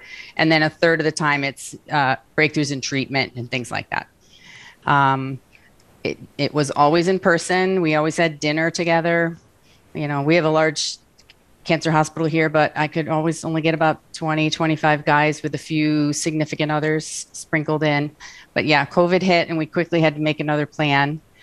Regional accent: East Coast, United States; now in California, United States; I'm from the East Coast originally. I worked in Hartford, Connecticut, and I was involved in a large cancer program

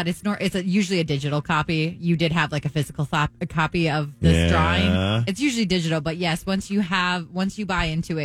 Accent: Wisconsin, United States; I grew up in Wisconsin, so I went to other places.

